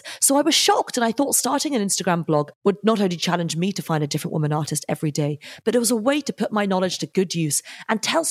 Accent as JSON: {"language": "English", "country": "United Kingdom", "said": "I'm a British art historian"}